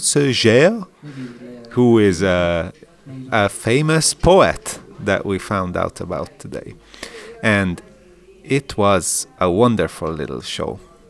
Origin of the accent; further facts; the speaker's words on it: Hungary; English is a second language; I am from Hungary